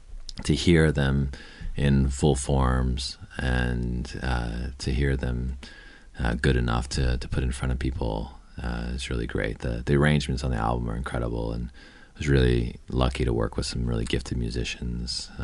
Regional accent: Florida, United States; I grew up in Florida and had spent a number of years. I spent the first 18 years of my life there

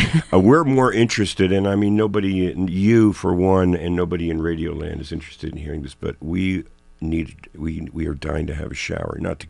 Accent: Canada; It's a good endorsement, especially being Canadian, you know.

